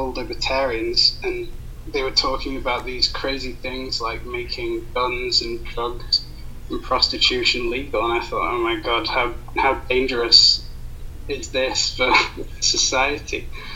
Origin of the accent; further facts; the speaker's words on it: Florida, United States; accent: southern; my accent, there's like a big twinge of southernness. I'll say things like y'all and everything. But, you know, I'm from Florida. I don't really have much of an accent.